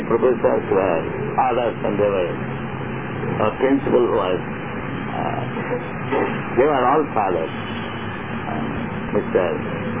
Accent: Kolkata, West Bengal, India; born there; Yes, I'm Indian. I was born in Calcutta.

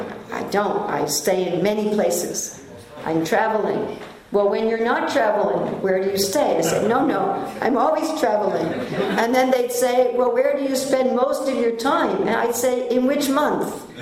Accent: New York, United States; moved away; And I'd say, well, I'm from New York. Oh, how is it in New York? I said, I haven't lived there for 35 years.

